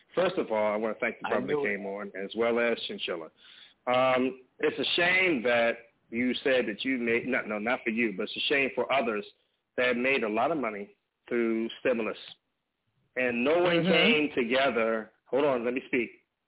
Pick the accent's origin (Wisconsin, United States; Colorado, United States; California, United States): California, United States; I'm from California. So I'm built that way to look for carjackers, okay?